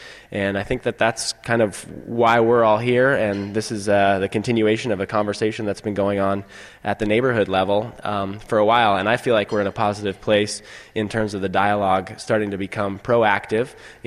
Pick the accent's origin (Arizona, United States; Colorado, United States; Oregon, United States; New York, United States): Oregon, United States; Eugene; So I grew up in Eugene and am a native who moved away and realized that we have something special here. So I came back to start my business here in Eugene.